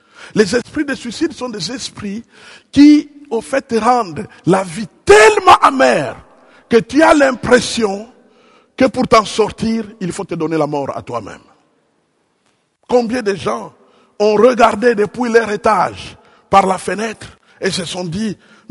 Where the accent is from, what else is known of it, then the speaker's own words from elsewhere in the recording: DR Congo; Je viens de la République démocratique du Congo depuis 1980